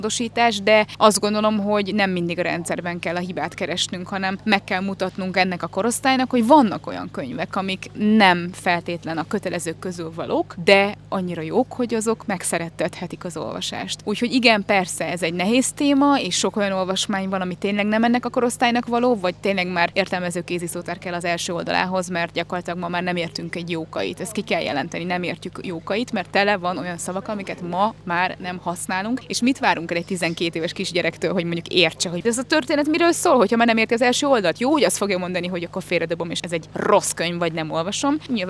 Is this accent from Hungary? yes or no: yes; Hungary; legalábbis Magyarországon, ahonnan én jövök